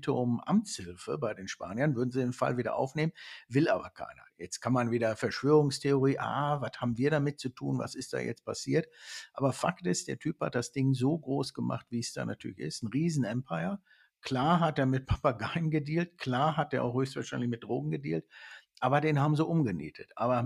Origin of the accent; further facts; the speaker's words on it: Germany; ich bin ja auch Deutscher, ich darf das sagen